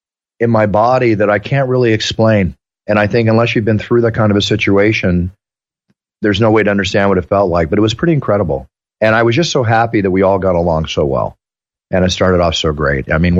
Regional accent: Malibu, California, United States; I grew up in Malibu.

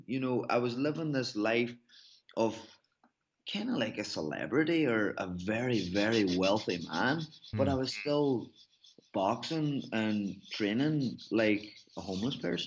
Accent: Ireland; I'm an Irish man. I'm a very down-to-earth guy.

